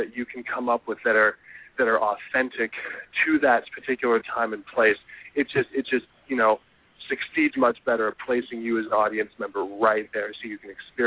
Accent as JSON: {"language": "English", "region": "Iowa", "country": "United States", "tie": "born or raised there", "said": "I grew up in Iowa, where everybody's pretty much WASPy, and everything's kind of the same."}